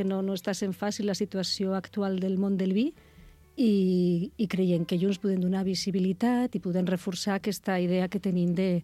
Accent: Navarre, Spain; born there; moved away as an adult; now in Penedès, Spain; bueno, jo sóc originària de Navarra, vaig néixer a Navarra, però vaig vindre al Penedès a estudiar. I ja em vaig quedar atrapada aquí.

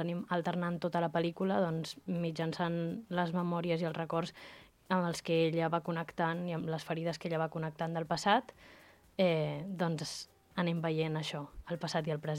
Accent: Sant Sadurní d'Anoia, Catalonia, Spain; jo sóc de Sant Sadurní d'Anoia

